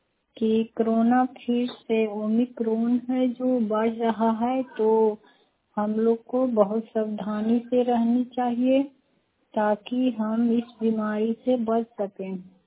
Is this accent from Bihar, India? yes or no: yes; Nalanda, Bihar, India; मैं बडीहा गांव की निवासी हूँ। भूठा खार पंचायत है, नालंदा जिला से।